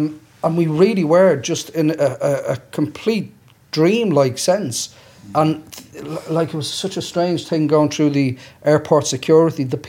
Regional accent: Ireland; Now, I'm an Irish man, I'm very proud of it.

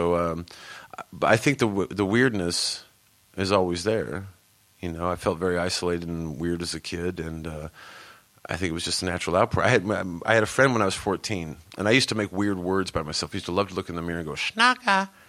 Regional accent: United Kingdom; I'm too... I'm British in that regard.

